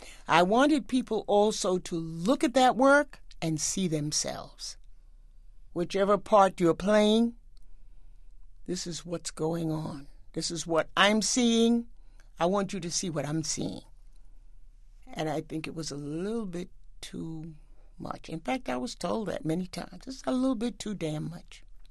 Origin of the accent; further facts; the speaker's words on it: Harlem, New York, United States; My story was about growing up in Harlem and becoming an artist, getting married, having two children, and continuing my struggle to be an artist.